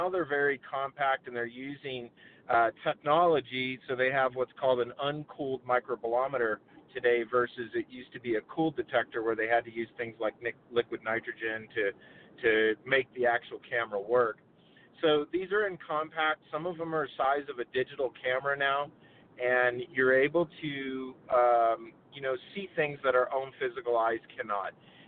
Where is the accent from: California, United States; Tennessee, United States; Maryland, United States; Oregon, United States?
California, United States; obviously, I'm from Southern California, but I have a large company that brings me out to Montana to do surveys.